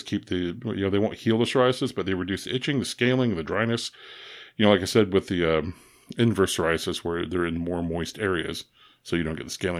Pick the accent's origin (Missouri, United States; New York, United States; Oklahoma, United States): Oklahoma, United States; I know my teenage years growing up in Oklahoma